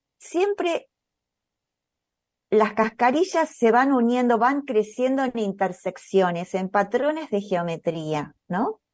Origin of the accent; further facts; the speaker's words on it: Argentina; la alegría que tenemos como argentinos